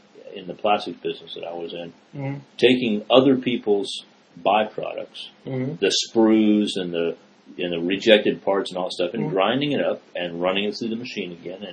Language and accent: English; Florida, United States; Well, see, I grew up in South Florida, and the only hills there are dumps.